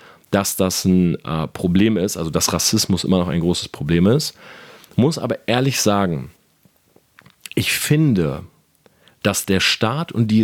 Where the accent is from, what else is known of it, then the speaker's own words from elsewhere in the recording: Delmenhorst, Lower Saxony, Germany; ich bin groß geworden in Delmenhorst. Das ist eine Stadt, wo es tatsächlich, glaube ich, mehr ausländische Einwohner gibt als Deutsche.